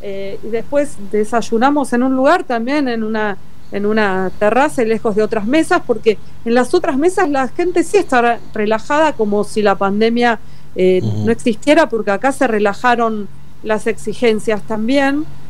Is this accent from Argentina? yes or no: yes; Argentina; para los que venimos de Argentina y tenemos que volver